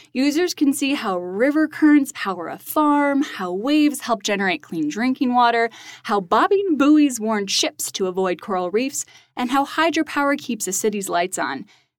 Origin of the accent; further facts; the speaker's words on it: Colorado, United States; Yes, I am. I was born and raised right here in Colorado.